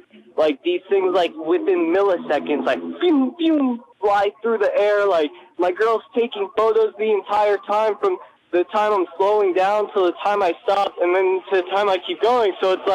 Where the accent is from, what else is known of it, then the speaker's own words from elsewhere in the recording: District of Columbia, United States; I'm from District of Columbia. I was passing through.